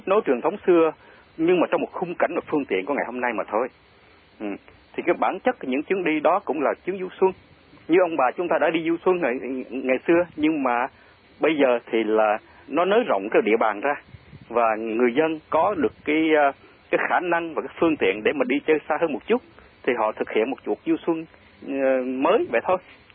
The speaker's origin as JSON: {"language": "Vietnamese", "town": "Hoi An", "region": "Quang Nam", "country": "Vietnam", "tie": "born or raised there", "said": "Đại khái ví dụ như cái phố Hội An mà chúng tôi đi học từ hồi nhỏ ở miền Trung đó"}